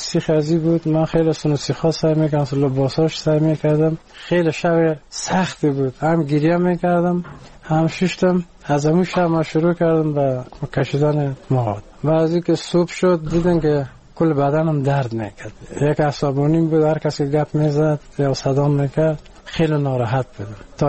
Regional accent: Iran; born there; من در ایران متولد شدم.

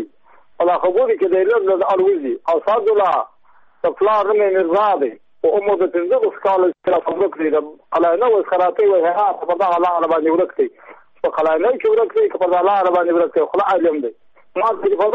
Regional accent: Badghis, Afghanistan; زه په خپل د بادغیس ولایت یم د مکور د ولسوالۍ یم

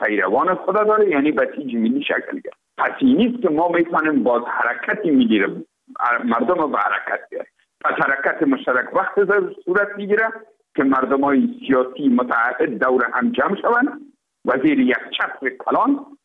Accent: Afghanistan; ما افغان هستیم،

